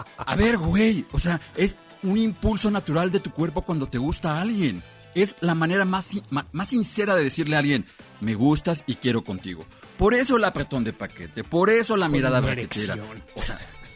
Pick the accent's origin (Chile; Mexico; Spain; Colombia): Mexico; San Juan de Aragón, Mexico City; como yo no soy neoyorquino, ok, como yo soy oriundo de San Juan de Aragón.